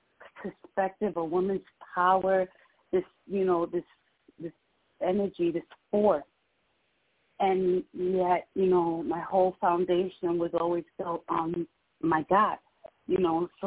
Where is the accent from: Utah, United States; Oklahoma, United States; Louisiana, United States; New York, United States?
New York, United States; Bronx; No, I'm from the Bronx.